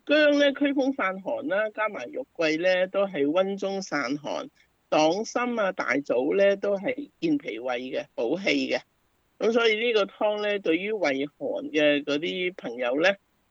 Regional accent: China; 你知我哋中國人有句話咧，叫做中庸之道

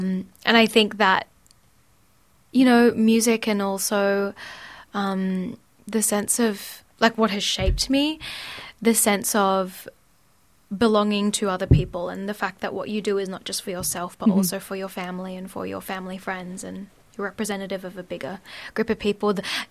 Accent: Perth, Western Australia, Australia; also born or lived in Cebu, Philippines; I was born in Cebu, but we moved to Australia, to Perth, when I was like 1 year old. So I've been raised in Perth.

